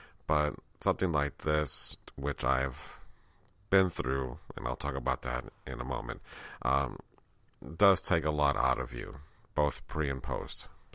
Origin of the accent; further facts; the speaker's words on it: Bronx, New York, United States; but being that I grew up in the Bronx, I'm like, oh, please, it's just a rainstorm.